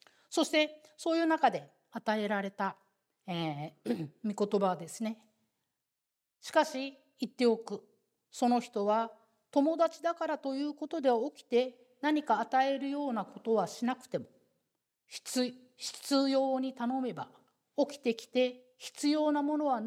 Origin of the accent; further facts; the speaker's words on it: Kansai, Japan; すいません、私関西人でどうしても死と火がこううまく発音できないんですけども、